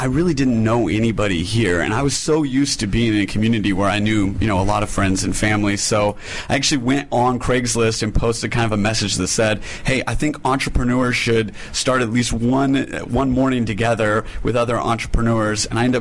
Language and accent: English; Missouri, United States; I'm from Missouri.